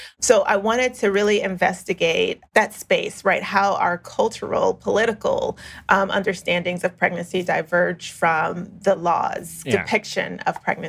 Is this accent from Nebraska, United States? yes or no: no; Florida, United States; She's like, what's up? Where are you from? I'm like, you know, South Florida.